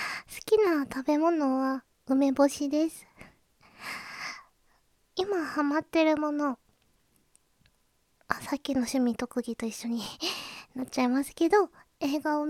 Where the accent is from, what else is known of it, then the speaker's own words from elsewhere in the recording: Kansai, Japan; 出身地は関西です。